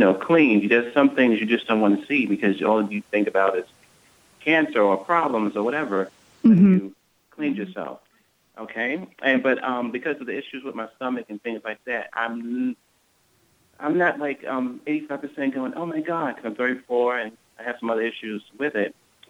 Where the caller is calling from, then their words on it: New York City, New York, United States; Good morning, Dr. Jen. I'm calling from New York City, and I had a question.